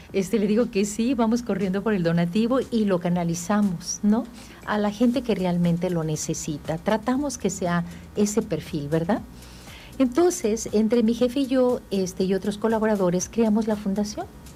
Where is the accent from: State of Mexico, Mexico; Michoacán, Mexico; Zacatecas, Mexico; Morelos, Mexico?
Morelos, Mexico; Jojutla; born there; Yo nací aquí en Jojutla, está aquí.